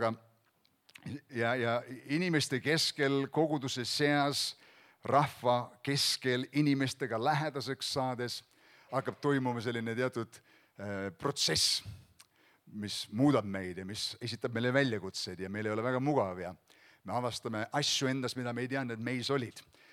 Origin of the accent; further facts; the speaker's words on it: Uulu, Pärnu County, Estonia; Mina kasvasin üles väikses külas Uulus, seal Pärnu lähedal, väikses koolis käisin.